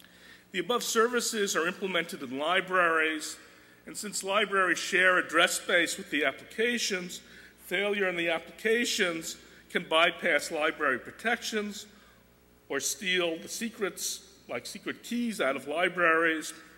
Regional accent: Chicago, Illinois, United States; So I'm from Chicago, so, they should have Halloween a couple of months earlier in Chicago.

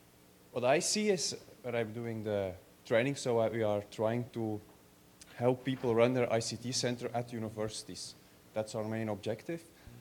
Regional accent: Belgium; English is a second language; from Belgium. I work at Ghent University

